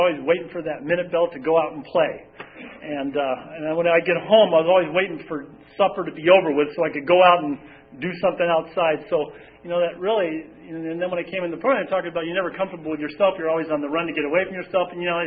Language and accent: English; San Diego, California, United States; So I grew up in San Diego.